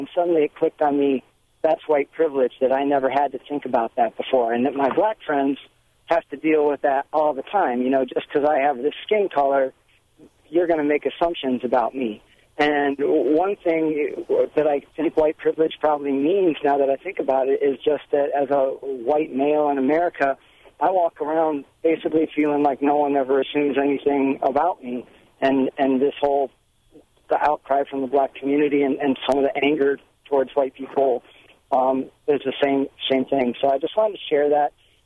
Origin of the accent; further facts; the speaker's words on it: Chicago, Illinois, United States; now in Wisconsin, United States; I grew up in Hyde Park, Kenwood, Chicago, South Side of Chicago, very ethnically diverse.